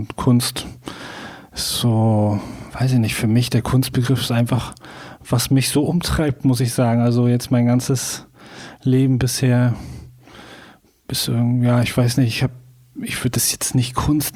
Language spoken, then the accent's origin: German; Graal-Müritz, Mecklenburg-Vorpommern, Germany; also born or lived in Greifswald; Ich komme aus Graumüritz.